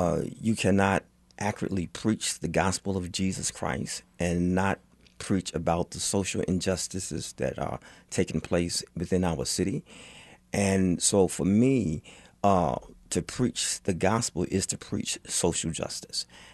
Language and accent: English; New York City, New York, United States; I grew up in the Bronx, New York. And as soon as school was out, my brother and I were shipped to the northeastern part of North Carolina